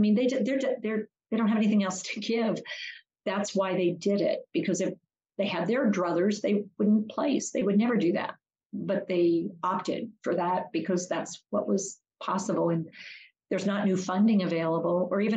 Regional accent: West Virginia, United States; I'm from West Virginia and we know how to do it.

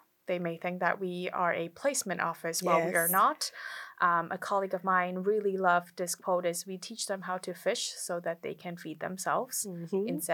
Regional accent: Hong Kong; moved away as an adult; now in United States; I was 18 years old when I boarded the plane from Hong Kong. I am originally from Hong Kong. I came to the U.S. when I was 18 to pursue college.

